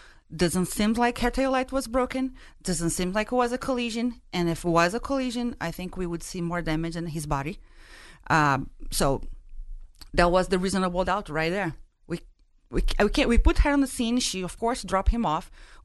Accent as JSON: {"language": "English", "country": "Brazil", "moved": "as an adult", "lives_now": "Massachusetts, United States", "said": "I really didn't know, because I'm not from Massachusetts. I'm from Brazil. And I moved to Massachusetts just a year ago."}